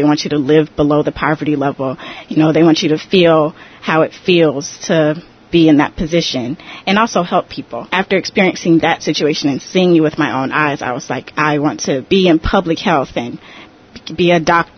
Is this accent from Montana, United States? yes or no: no; Atlanta, Georgia, United States; I'm from Atlanta, Georgia, and I attended Georgia State University.